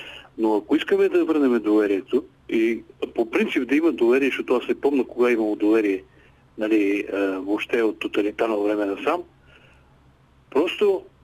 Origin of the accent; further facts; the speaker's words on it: Pirdop, Sofia Province, Bulgaria; съм от Пирдоп